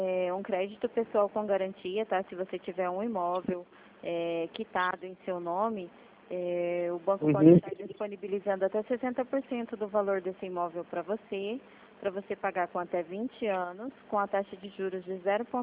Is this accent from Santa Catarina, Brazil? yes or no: no; Dourados, Mato Grosso do Sul, Brazil; Eu sou daqui do Mato Grosso do Sul, sou daqui de Dourados